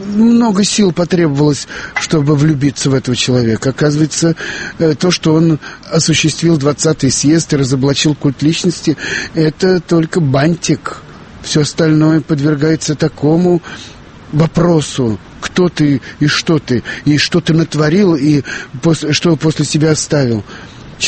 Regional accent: Orekhovo-Zuyevo, Moscow Oblast, Russia; мальчик из Орехов Зуев

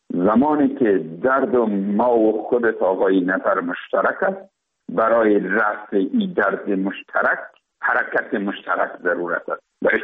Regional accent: Afghanistan; ما افغان هستیم

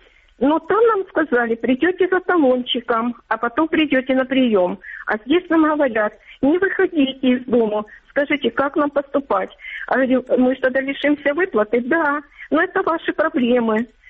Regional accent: Sloviansk, Donetsk Oblast, Ukraine; moved away; Здравствуйте, я со Славянска, переселенец.

